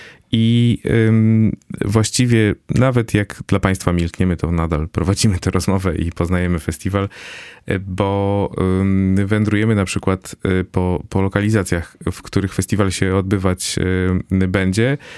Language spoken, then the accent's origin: Polish; Silesian Voivodeship, Poland; Tak, ja jestem ze Śląska